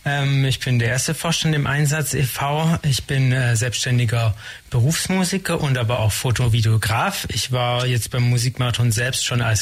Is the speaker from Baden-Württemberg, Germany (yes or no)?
yes; Blaustein, Baden-Württemberg, Germany; Genau, und ich komme aus Blaustein ursprünglich, also nahe Ulm